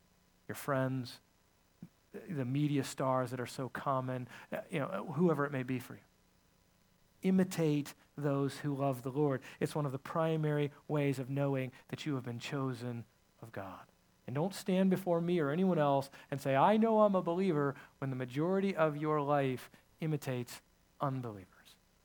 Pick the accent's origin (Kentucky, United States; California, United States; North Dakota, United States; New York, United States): California, United States; I grew up in California.